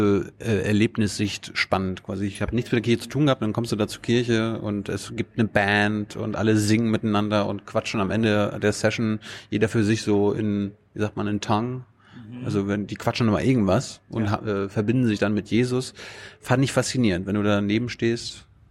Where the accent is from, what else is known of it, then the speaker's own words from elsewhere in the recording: East Germany, Germany; Und ich komme ja aus dem Osten, wir haben nichts mit Kirche zu tun gehabt.